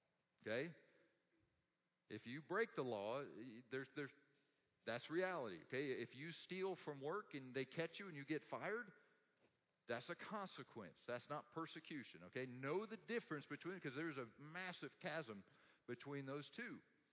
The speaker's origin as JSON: {"language": "English", "region": "Texas", "country": "United States", "tie": "born or raised there", "said": "You know, I grew up in Texas."}